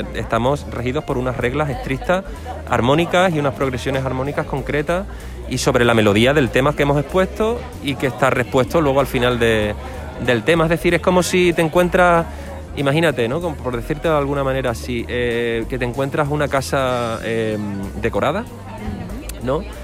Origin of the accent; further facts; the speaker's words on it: Hornachos, Extremadura, Spain; moved away as an adult; now in Badajoz, Spain; yo soy de Hornachos, nací en Hornachos hace 39 años. Llegué aquí a Badajoz con 19, o sea que llevo ya casi 20 años en Badajoz viviendo.